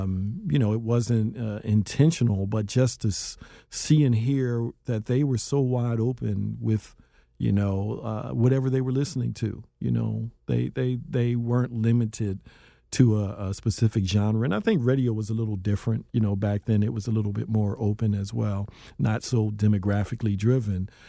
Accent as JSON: {"language": "English", "town": "Philadelphia", "region": "Pennsylvania", "country": "United States", "tie": "born or raised there", "said": "Growing up in North Philadelphia, walking distance to Temple University's campus"}